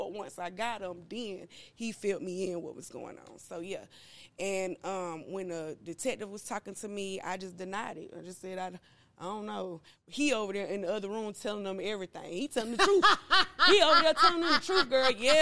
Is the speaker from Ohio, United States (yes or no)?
no; Ellenwood, Georgia, United States; also born or lived in Ashby; I'm originally from Ashby, but my mom married my dad, and we moved to Glen, to Ellenwood, I mean, and on the east side. So that's where I was raised at.